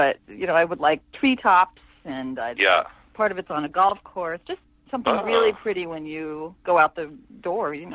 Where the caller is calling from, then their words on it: Los Angeles, California, United States; I'm calling from Los Angeles.